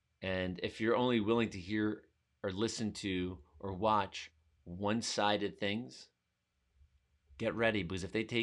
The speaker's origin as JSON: {"language": "English", "country": "United States", "said": "but we're both American. We're both free to make these choices. We live in the best country in the world."}